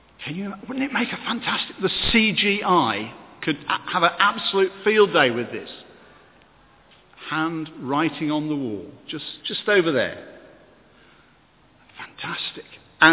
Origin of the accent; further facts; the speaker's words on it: Wolverhampton, West Midlands, United Kingdom; I come from Wolverhampton, so I have to say Belshazzar